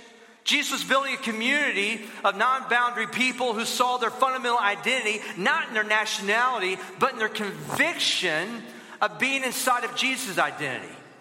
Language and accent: English; Alabama, United States; someone who denies Christ from my home state, Alabama.